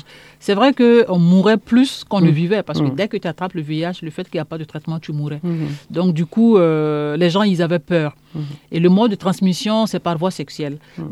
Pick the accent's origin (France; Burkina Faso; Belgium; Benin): Burkina Faso; je viens du Burkina Faso